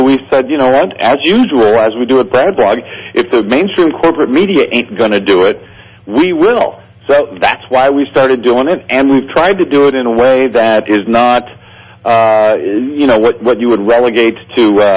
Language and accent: English; St. Louis, Missouri, United States; I'm from St. Louis, Missouri, originally, so a similar neck of the woods